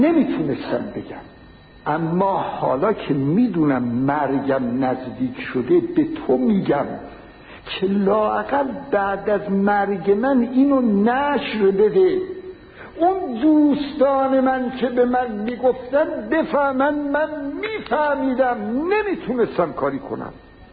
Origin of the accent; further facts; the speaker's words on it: Tehran, Tehran Province, Iran; من بچه تهرانم، سنمم از همه شما بیشتره